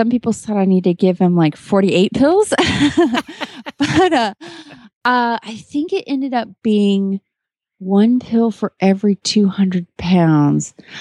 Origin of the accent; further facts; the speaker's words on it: Kemp, Texas, United States; from Kemp, Texas